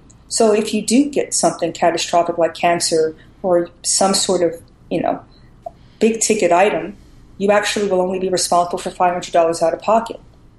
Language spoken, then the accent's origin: English; New York, United States; And so I'm a New Yorker, actually, initially.